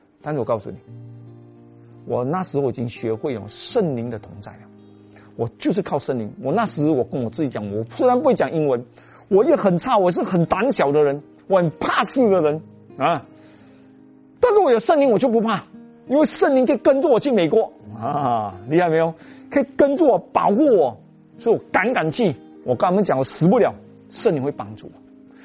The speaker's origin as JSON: {"language": "Chinese", "country": "Malaysia", "accent": "Malaysian", "said": "他们听我又听我的口音，马来西亚口音"}